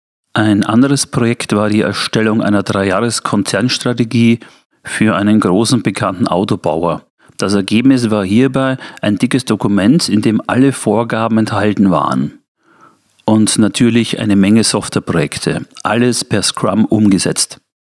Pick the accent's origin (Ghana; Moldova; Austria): Austria; Vienna; ich stamme aus Österreich, aus Wien